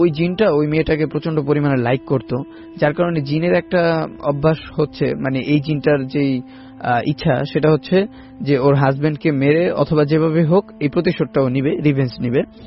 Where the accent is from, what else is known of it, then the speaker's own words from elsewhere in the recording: Shibchar, Dhaka Division, Bangladesh; আমাদের গ্রামের বাড়ি হচ্ছে মাদারীপুরের শিবচরে